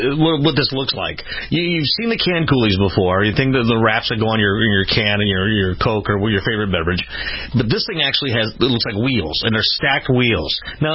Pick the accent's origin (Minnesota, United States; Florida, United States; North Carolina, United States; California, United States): Minnesota, United States; Minneapolis; Back home, my hometown, just to go there and listen to some great inventors.